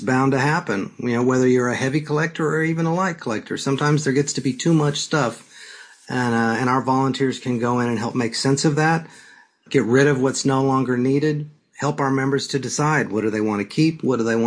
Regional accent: Texas, United States; I grew up in Texas, but I always looked forward to our summer visits back.

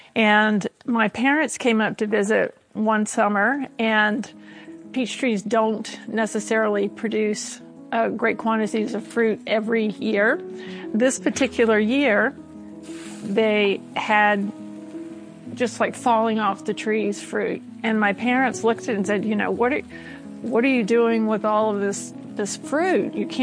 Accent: the South, United States; I'm from the South and my mother's name is Trilby.

